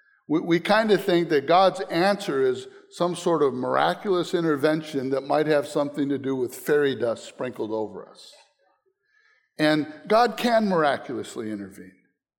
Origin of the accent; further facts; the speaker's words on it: Northeast, United States; I can remember growing up in the Northeast, and we had this hunting cabin